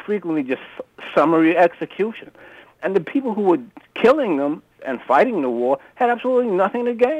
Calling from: Brentwood, New York, United States; Brentwood.

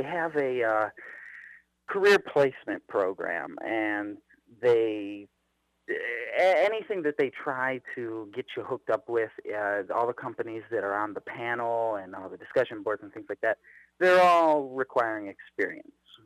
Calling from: Cleveland, Ohio, United States; I'm calling from Ohio, Cleveland, Ohio.

